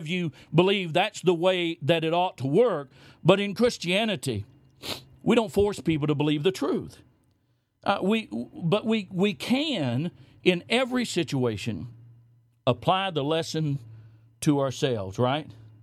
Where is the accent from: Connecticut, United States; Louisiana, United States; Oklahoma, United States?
Oklahoma, United States; born there; now in Texas, United States; but I wasn't born here. I was born in Oklahoma.